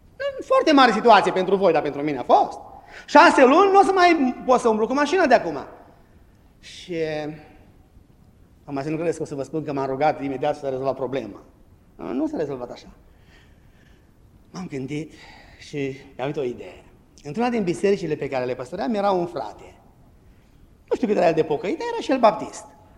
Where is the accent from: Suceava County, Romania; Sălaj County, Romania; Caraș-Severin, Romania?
Sălaj County, Romania; Brebi; Ne-am oprit în Brebs, satul meu natal, la o mătușe